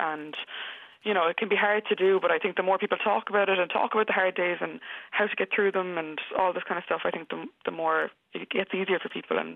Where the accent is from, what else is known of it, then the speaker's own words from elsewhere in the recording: Limerick, Munster, Ireland; So, I'm from Limerick